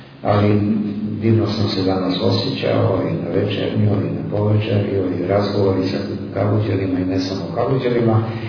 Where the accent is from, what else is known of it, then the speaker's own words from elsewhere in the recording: Belgrade, Serbia; kuća bila tradicionalno religiozna, mi smo iz Beograda i otac i majka i ja.